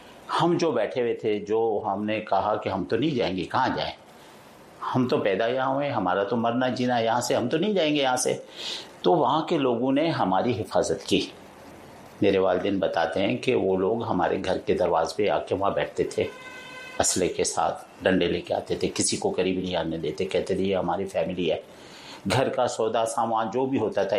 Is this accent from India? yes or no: no; Pakistan; ہماری حیثیت ابھی وہی سیم ہے, یعنی کہ ہم پاکستانی ہیں, یہ وطن ہمارا ہے, یہ دیش ہمارا ہے